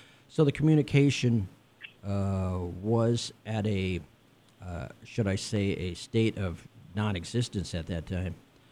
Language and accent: English; Sioux City, Iowa, United States; also born or lived in Chicago; When I was born in Chicago. We lived there for a couple years, then we came back here to Sioux City. I grew up in Sioux City, went to St. Francis grade school.